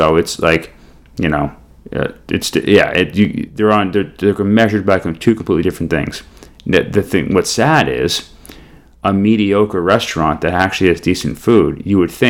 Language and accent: English; New Hampshire, United States; now I grew up in New Hampshire, right?